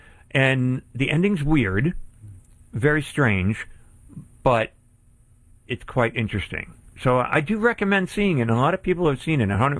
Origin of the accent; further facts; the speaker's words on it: Pennsylvania, United States; And not only because it happened in my hometown. And it's based on true, real facts. That even made it more scary in terms of that it happened in my area, up in Pennsylvania, actually.